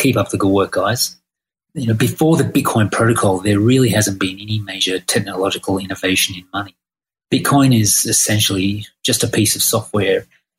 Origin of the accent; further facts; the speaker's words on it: Australia; now in Thailand; I'm from Australia. I live in Thailand with my wife, who's a dentist